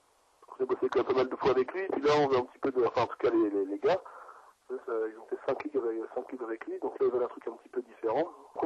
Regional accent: France; parce que déjà parce que je suis français

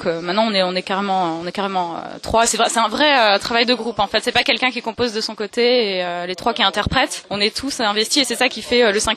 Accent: Paris, Île-de-France, France; la chanteuse d' … On fait l'électro-métal, on est des Parisiens.

